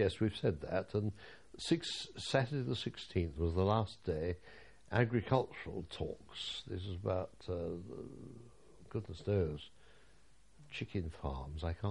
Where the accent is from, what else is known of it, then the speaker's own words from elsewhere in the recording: England, United Kingdom; they asked me who I was, and I said I'm an English officer, why?